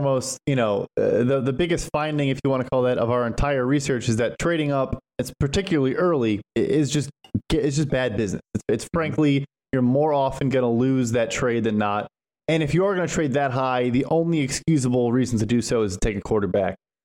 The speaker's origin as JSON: {"language": "English", "town": "Chicago", "region": "Illinois", "country": "United States", "tie": "born or raised there", "said": "I'm born and raised in Chicago, so I'm a Bears fan."}